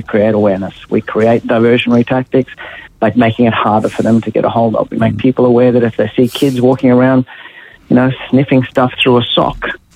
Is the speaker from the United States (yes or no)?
no; Thursday Island, Queensland, Australia; Well, I was brought up in the Torres Strait, so there was no supervision of me on Thursday Island when I was a young kid in primary school.